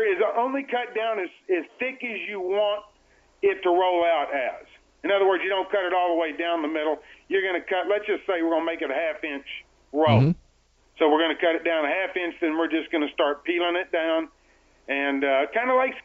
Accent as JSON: {"language": "English", "region": "Texas", "country": "United States", "said": "I like mesquite because I'm from Texas, and that's just what I like."}